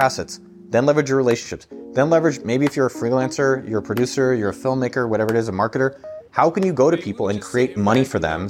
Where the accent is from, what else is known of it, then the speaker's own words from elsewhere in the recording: California, United States; I grew up in Silicon Valley, like a few miles from Apple.